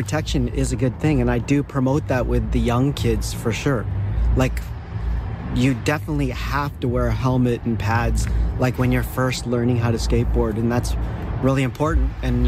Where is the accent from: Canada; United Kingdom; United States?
Canada; Vancouver, British Columbia; I'm from Vancouver. And I grew up skateboarding in Vancouver